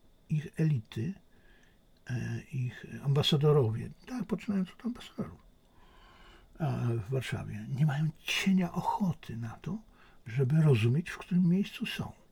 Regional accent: China; Ponieważ też jestem Chińczykiem i też rozumiem ich sposób myślenia.

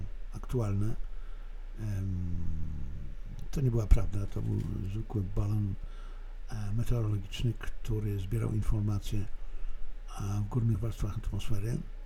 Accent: Silesian Voivodeship, Poland; born there; urodziłem się na Śląsku, na niemieckiej części Śląska, w niemieckiej części Śląska

